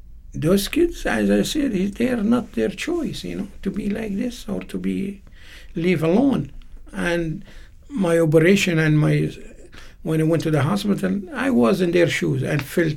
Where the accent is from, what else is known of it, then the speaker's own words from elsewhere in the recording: Libya; English is a second language; I am from Libya, which we have civil war now for 9 years.